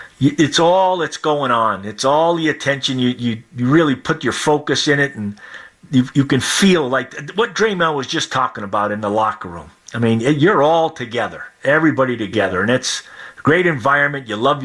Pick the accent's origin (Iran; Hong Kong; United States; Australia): United States; Boston, Massachusetts; I'm from the Boston area, so I'm always cheering for the Celtics.